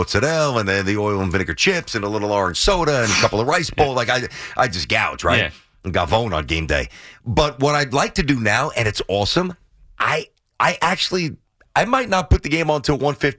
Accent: Brooklyn, New York, United States; I remember running home from church, mass in where I grew up in Brooklyn. My parents are still there.

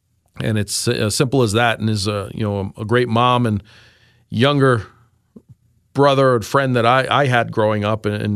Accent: Astoria, New York, United States; There was I had a neighbor where I grew up in Astoria, Queens, and the father and brother died, and I knew the mother well, and I knew the younger brother that I grew up

